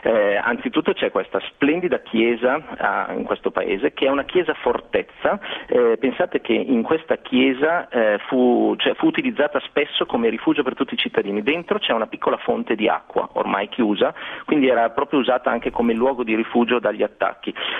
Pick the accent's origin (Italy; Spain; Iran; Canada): Italy; Bergamo, Lombardy; ho un nonno nato dalle parti di Pavia, una nonna mantovana, un'altra milanese, eccetera. Io ho questo grave problema, sono di Bergamo